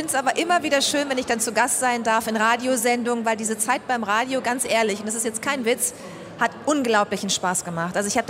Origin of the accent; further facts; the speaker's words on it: Paderborn, North Rhine-Westphalia, Germany; accent: East Westphalian; dass ich einen schlimmen Akzent habe, einen Dialekt. Ich komme nämlich aus der Nähe von Paderborn. Und da spricht man so ein bisschen ostwestfälisch.